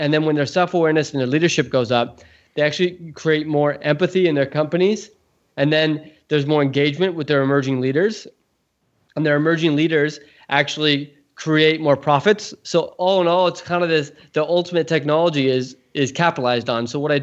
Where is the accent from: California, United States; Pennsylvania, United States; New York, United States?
California, United States; So I grew up around technology in Silicon Valley, and I'm grateful for it.